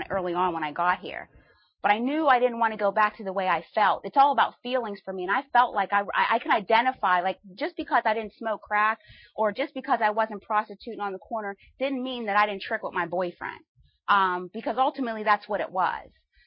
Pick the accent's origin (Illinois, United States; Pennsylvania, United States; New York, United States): Pennsylvania, United States; Pittsburgh; I grew up in Pittsburgh, and my mom and my father are both in recovery.